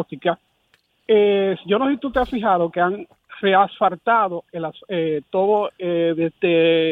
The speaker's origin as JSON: {"language": "Spanish", "region": "La Romana", "country": "Dominican Republic", "said": "yo soy de La Romana, pero trabajo aquí en Punta Cana."}